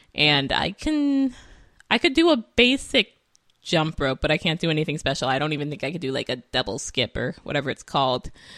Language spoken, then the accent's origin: English; California, United States; And again, I'm from California and it's the summer and this is fire season and we always have fires in California in the summer.